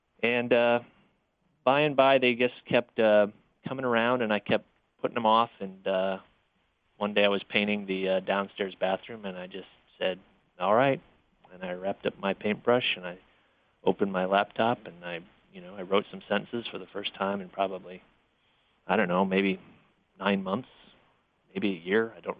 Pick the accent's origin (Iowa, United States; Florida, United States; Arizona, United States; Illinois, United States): Iowa, United States; Iowa City; In fact, I had been living in Iowa City, my hometown, again. I often end up back there for reasons unknown.